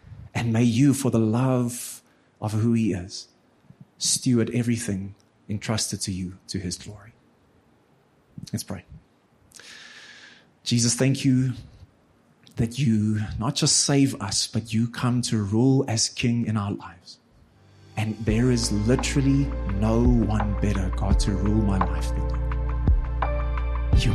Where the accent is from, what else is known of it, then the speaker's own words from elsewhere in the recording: Free State, South Africa; I come from the Free State, so it's blistering cold and then it's hot.